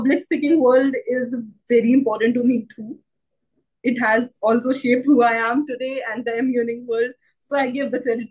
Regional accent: India; like in my hometown, we have do not have like any such big community. I do not come from a big town in India. I come from a very small town.

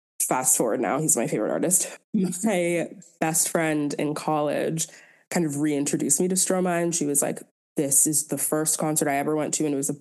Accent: Maryland, United States; I am a Ugandan American. So my parents grew up in Uganda, moved here. I grew up in Maryland.

